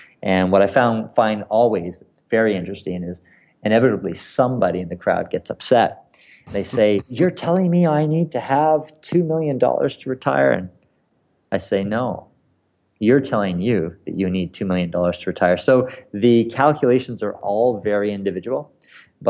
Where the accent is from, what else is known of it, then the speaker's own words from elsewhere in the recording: Canada; as a Canadian, for example, I could not use